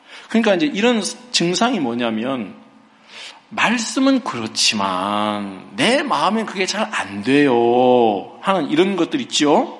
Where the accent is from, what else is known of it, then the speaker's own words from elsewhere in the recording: Seoul, South Korea; 제 아내가 부산 출신이고 전 서울인데